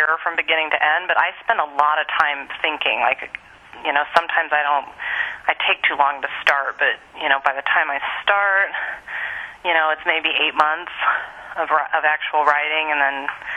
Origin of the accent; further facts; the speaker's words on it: Kansas, United States; I grew up in Kansas.